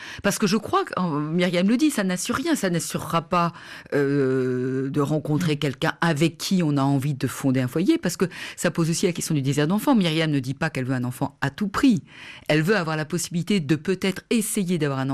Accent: France; un profil qui, encore chez nous en France, est déconsidéré.

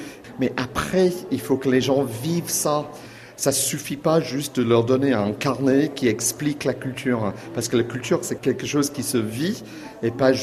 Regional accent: England, United Kingdom; now in France; On est arrivé en 2009, donc ça fait cette année 10 ans qu'on est là. Je suis anglais et on s'est naturalisé l'année dernière. Donc maintenant on a la dual nationalité anglais-français.

